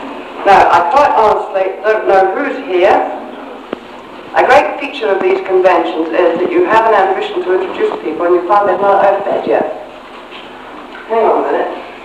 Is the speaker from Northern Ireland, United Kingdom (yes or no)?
no; Scotland, United Kingdom; I'm from Scotland, remember.